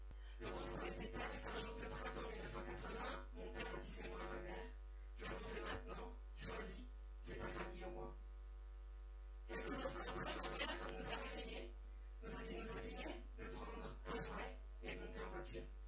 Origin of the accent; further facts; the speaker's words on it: France; ma famille a vécu jusqu'à mes 5 ans en région parisienne. Ah oui, pour ceux qui ne savent pas, nous, quand même, on est français.